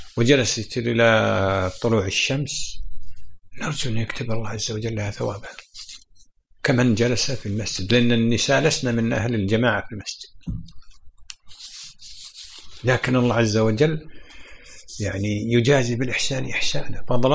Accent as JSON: {"language": "Arabic", "country": "Kuwait", "said": "بعضنا خليجيين يعني سعوديين وأنا كويتي"}